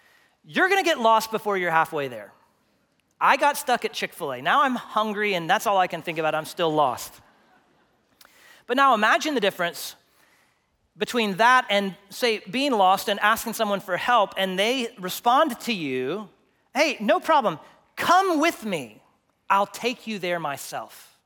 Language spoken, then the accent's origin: English; Texas, United States; now in Longview, United States; This happened to our family quite a bit when we moved to Longview 3.5 years ago because we came from West Texas.